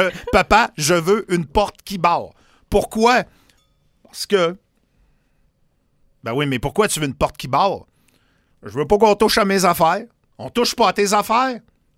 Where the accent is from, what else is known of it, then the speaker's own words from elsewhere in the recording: Saint-Fulgence, Quebec, Canada; Moi, quand j'étais jeune, on était à air ouverte chez nous à Saint-Fulgence.